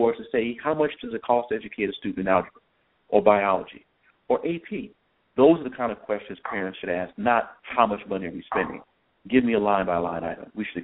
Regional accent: Los Angeles, California, United States; I grew up in Los Angeles. We had great teachers in Los Angeles, Compton and Watts

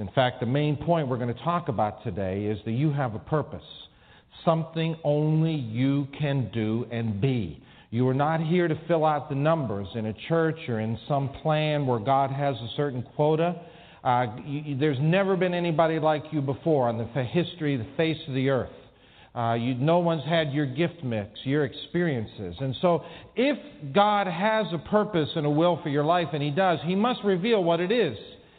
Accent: Pittsburgh, Pennsylvania, United States; And I was born not too far from here, 58 years ago, and was born and raised in the South Hills, met the Lord at Duquesne University while I was a graduate student 35 years ago

